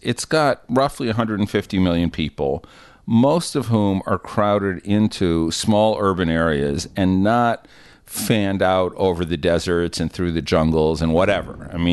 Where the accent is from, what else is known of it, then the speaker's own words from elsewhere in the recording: Missouri, United States; I'm from Missouri. Our nickname is the Show Me State.